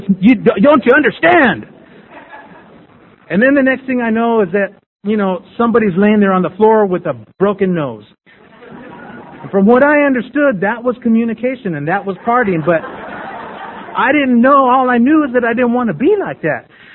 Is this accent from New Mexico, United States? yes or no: yes; Las Cruces, New Mexico, United States; I'm from Las Cruces, New Mexico, and born and raised, generations and generations, they tell me.